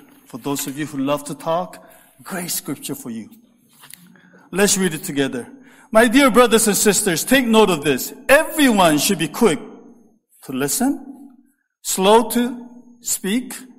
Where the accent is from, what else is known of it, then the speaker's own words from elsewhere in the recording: California, United States; I'm a California, Southern California boy, right? A beach bum. I grew up in Southern Cal, went to college at UC Santa Barbara, which is right on the beach.